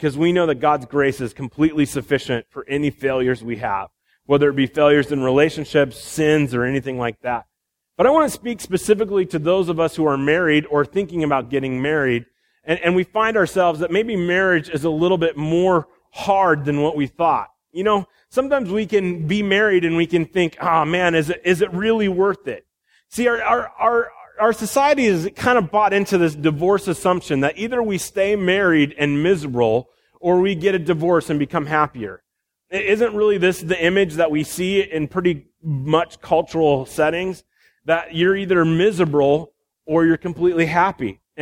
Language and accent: English; Iowa, United States; And Gink and I grew up in Iowa.